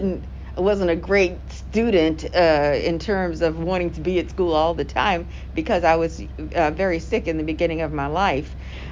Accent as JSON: {"language": "English", "town": "Baltimore", "region": "Maryland", "country": "United States", "tie": "born there", "said": "Was born in Baltimore, Maryland."}